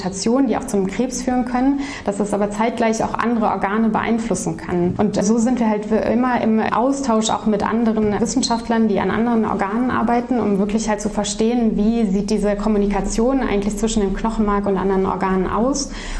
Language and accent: German; Aachen, North Rhine-Westphalia, Germany; also born or lived in Bonn; Geboren bin ich in Bonn, aber dann sehe ich mich eigentlich schon lange als Öscher-Mädchen, weil ich auch hier in Aachen groß geworden bin, in Aachen zur Schule gegangen bin, St. Ursula, damals noch komplette Mädchenschule.